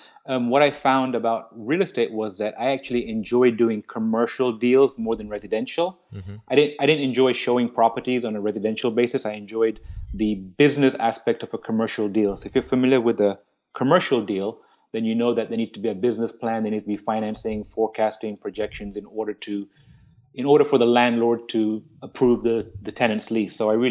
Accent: India; being an Indian kid without a degree is an outlier, right?

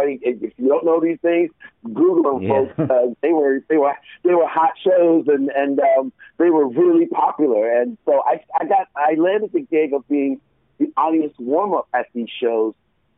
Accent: Baltimore, Maryland, United States; also born or lived in Daytona Beach, Florida / Orlando, Florida; I'm from Baltimore, Maryland. I went to college down in Daytona Beach, and then got a job when I finished school over in Orlando

